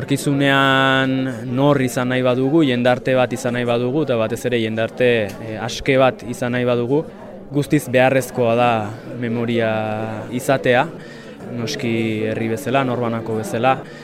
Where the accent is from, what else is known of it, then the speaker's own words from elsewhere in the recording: Tolosa, Basque Country, Spain; born there; now in Baztan, Spain; jaiotzez Tolosarra naiz, eta ja bada 10kada bat edo pixkat gehiago, baztanen 60tan bizi naizela, beraz, ba, nafartua.